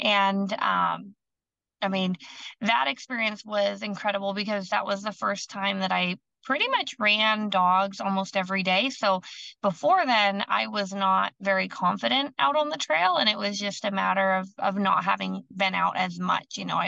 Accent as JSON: {"language": "English", "region": "Idaho", "country": "United States", "tie": "born or raised there", "said": "But back when I was 9, growing up in Northern Idaho"}